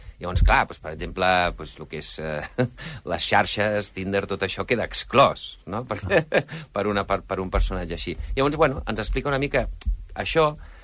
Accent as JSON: {"language": "Catalan", "region": "Catalonia", "country": "Spain", "said": "jo sóc el català del grup"}